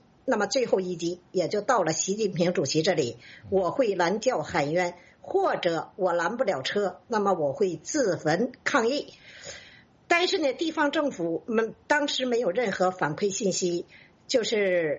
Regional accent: Changchun, Jilin, China; 我是来自吉林省长春市访民

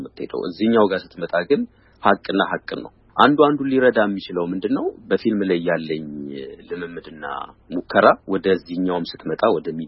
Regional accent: Addis Ababa, Ethiopia; now in abroad; ውጭ ሀገር ብኖርም ያደግኩት ትልቅ እስኮን ድረስ የኖርኩት ኢትዮጵያ ውስጥ ነው፣ አዲስ አበባ ነው።

